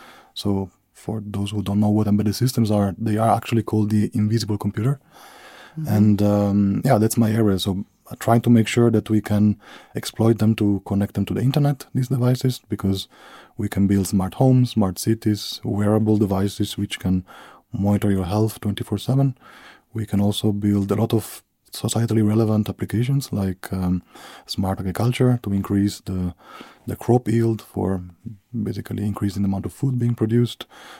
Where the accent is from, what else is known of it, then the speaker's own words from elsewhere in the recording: Italy; also born or lived in Sweden; I'm originally from Italy.